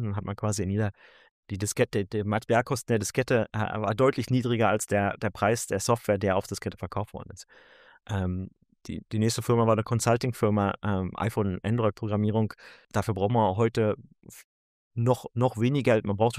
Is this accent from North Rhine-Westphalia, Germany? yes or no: no; Berlin, Germany; ich hatte auch selber als Berliner nicht die Möglichkeit, zu einem Inkubator in Silicon Valley zu reisen